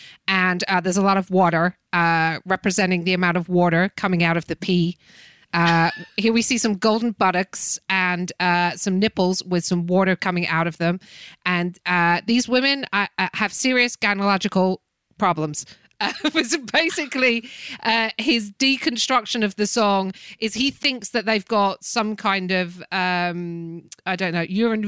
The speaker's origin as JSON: {"language": "English", "country": "United Kingdom", "said": "Now, as a British person, you know, I want to say wet ass pussy, Andy."}